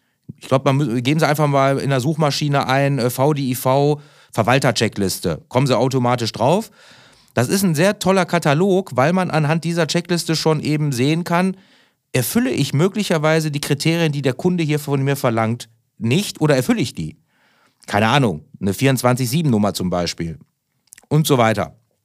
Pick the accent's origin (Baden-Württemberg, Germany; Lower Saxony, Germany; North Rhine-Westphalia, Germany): North Rhine-Westphalia, Germany; Solingen; ich wohne in Solingen, ich bin ja gebürtiger Solinger